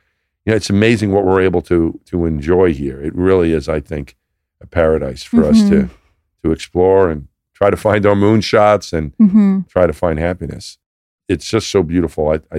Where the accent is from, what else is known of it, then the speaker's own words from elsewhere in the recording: New York, United States; I thought of myself more as a New Yorker, you know, mm-hmm. the region maybe. I'm from New York, that's where I'm from.